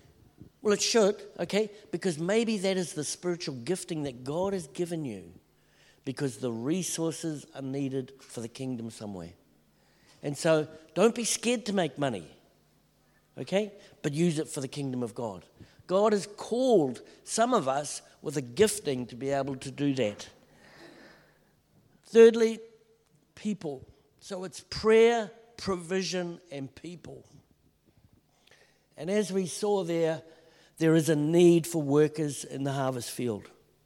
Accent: Mozambique; now in New Zealand; We didn't have TV where we grew up in Mozambique.

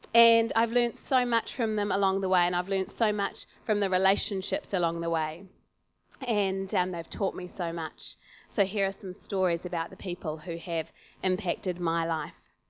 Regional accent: Auckland, New Zealand; also born or lived in Wellington; now in Waiuku, New Zealand; I was born in Wellington, grew up in Auckland, and we didn't move out here until I was in my early 20s.

